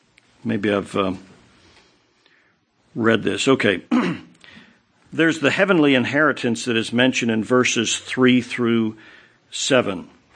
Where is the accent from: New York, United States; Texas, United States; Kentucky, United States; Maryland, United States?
Maryland, United States; And growing up in Western Maryland